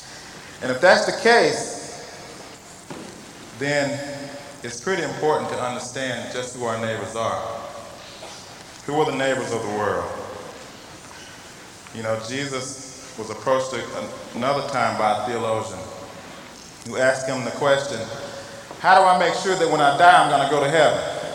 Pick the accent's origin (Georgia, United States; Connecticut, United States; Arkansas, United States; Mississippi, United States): Mississippi, United States; You know, I grew up in Mississippi in the 60s.